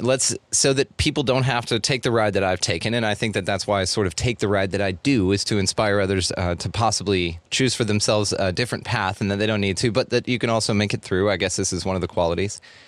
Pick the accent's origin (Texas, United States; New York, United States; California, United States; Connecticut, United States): Texas, United States; because there's a lot of pride in being a Texan. And even going through the national process, I love saying that I'm a Texan.